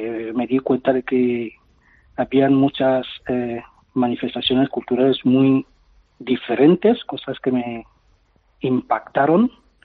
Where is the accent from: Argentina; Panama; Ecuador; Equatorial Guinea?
Equatorial Guinea; now in Tenerife, Spain; las celebraciones litúrgicas en mi país tardan un poco más que aquí en la diócesis de Tenerife